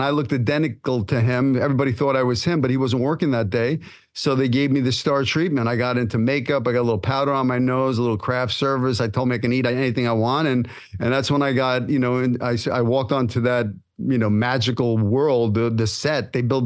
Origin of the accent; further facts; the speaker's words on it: Brooklyn, New York, United States; Brooklyn, New York.